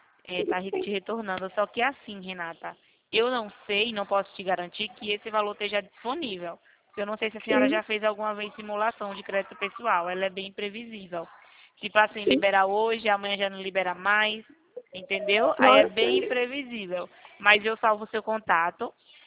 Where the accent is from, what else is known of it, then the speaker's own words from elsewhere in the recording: Rio Claro, São Paulo, Brazil; Eu sou aqui de Rio Claro, perto de Campinas, sabe?